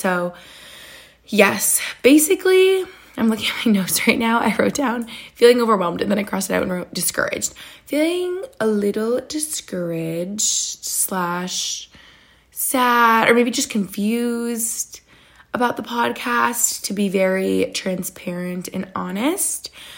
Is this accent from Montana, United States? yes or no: no; New York, United States